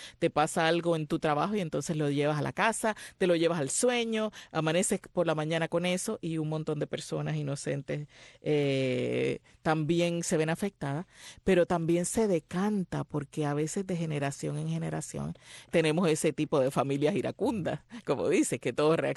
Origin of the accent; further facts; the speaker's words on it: Puerto Rico; a pesar de que yo como puertorriqueña no la conozco